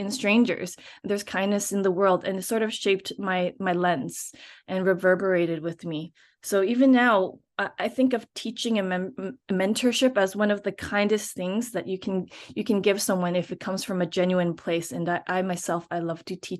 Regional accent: Canada; born there; first language Cantonese; English is a second language; when I was younger, I didn't speak any English. My parents exclusively spoke to me in our native tongue, which was Cantonese, even though I was born in Canada.

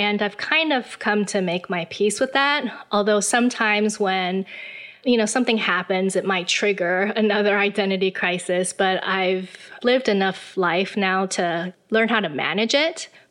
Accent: Taiwan; also born or lived in United States; I was born and raised in Taiwan. I spent most of my life here. But I did go to America for college. I went to Wheaton College in Illinois.

